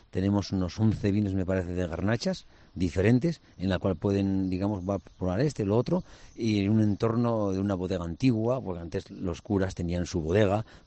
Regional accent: Aldeanueva de Ebro, La Rioja, Spain; el vino, la viticultura, es, digamos, el 90% de la vida de mi pueblo, con lo cual es donde tenemos que echar siempre el resto a la hora de promocionar nuestros vinos y nuestros viñedos.

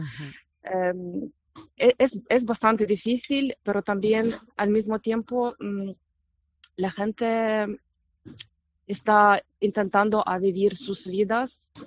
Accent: Ukraine; Spanish is a second language; now in Spain; nada más que entras te sientes como, bueno, estoy en mi país, sí, mi país está en guerra, pero es mi tierra

